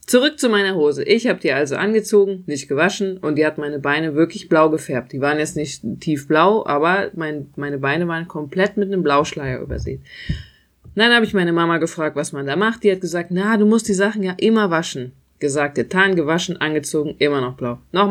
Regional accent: Euskirchen, North Rhine-Westphalia, Germany; ich komme aus Euskirchen, da konnte man auch shoppen gehen, aber halt nur bedingt, da gab es dann nicht so ausgefallene Sachen.

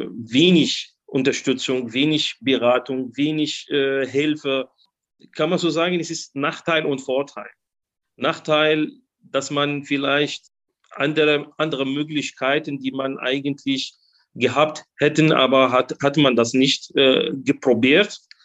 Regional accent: Algeria; German is a second language; now in Germany; Also als Kind in Algerien, ich bin Abstammung aus Algerien

